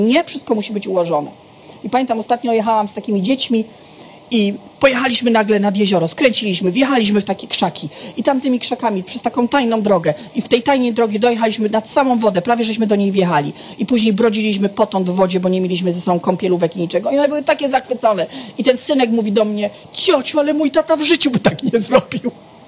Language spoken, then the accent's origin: Polish; Silesian Voivodeship, Poland; ja też jestem niestety pół Niemcem, Znaczy niestety, ja to kocham w sobie, pokochałam to. W mojej śląskości jest również bardzo dużo niemieckości